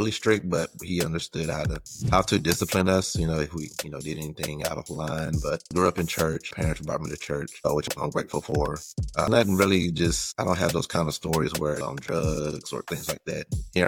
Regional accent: Crosby, Texas, United States; now in Buda, United States; So I live in Buda, Texas, but I'm from Crosby, Texas, which is like 3 hours away.

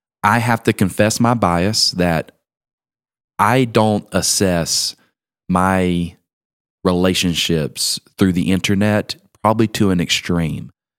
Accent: Georgia, United States; when I was growing up in South Georgia, right, out there with all the pecan orchards and peach trees

